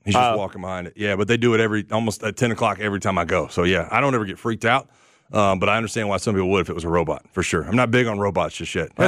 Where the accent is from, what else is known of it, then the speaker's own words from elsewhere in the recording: Pensacola, Florida, United States; I don't know, man. I'm from Pensacola. I guess I wouldn't know anything about rap.